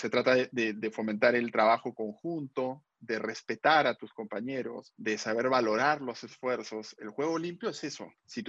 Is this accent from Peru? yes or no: yes; Peru; tú imagínate que los peruanos nos respetemos de esa manera y que todos querramos ser como otro peruano, ¿no?